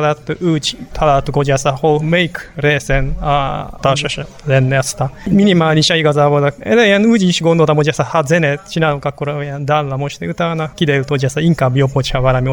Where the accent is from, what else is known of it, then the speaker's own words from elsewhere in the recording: Japan; Hungarian is a second language; Először azt én Japán vagyok, és kint Japánban, hát véletlen volt ez egy tanfolyamra.